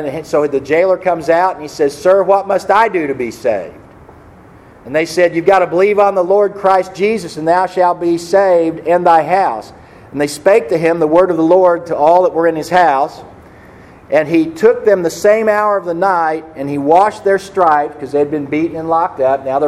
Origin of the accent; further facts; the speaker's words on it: Missouri, United States; I'm from Missouri. You've got to show me and then I'll believe.